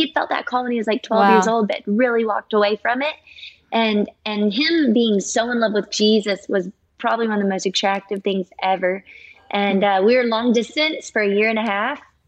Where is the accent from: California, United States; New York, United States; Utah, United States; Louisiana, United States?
Louisiana, United States; I grew up in Louisiana. That's where all my family still lives.